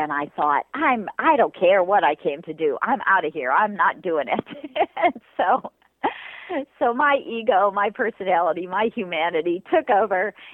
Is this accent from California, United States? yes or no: yes; California, United States; I grew up in California in the late 60s, early 70s. I was a teenager then